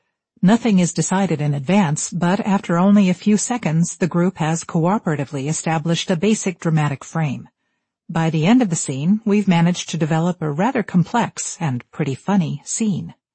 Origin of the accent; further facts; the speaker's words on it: Tione di Trento, Trentino-Alto Adige, Italy; Tione del Trento, my hometown of 3,000 people in the mountains of northern Italy.